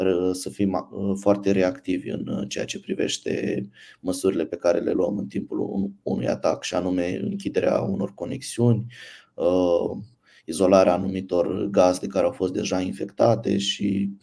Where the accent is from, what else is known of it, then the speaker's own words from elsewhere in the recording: Romania; cred neapărat că nu e neapărat legat de noi ca români, ci e posibil să fie o chestie mai generală.